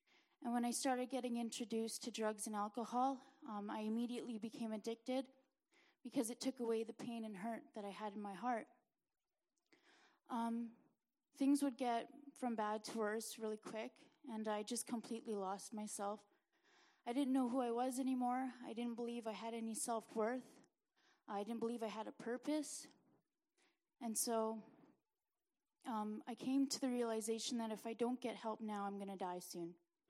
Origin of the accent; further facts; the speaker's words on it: Winnipeg, Manitoba, Canada; I'm 23 and from Winnipeg.